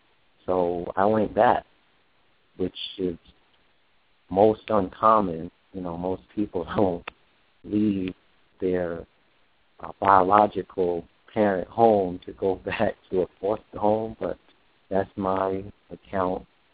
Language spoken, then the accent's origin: English; Queens, New York, United States; I was born in Queens, New York, grew up in Corona, East Elmhurst.